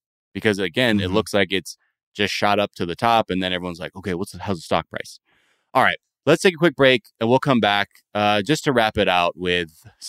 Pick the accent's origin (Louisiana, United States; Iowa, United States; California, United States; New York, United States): California, United States; I grew up in the Valley, the San Fernando Valley as a kid.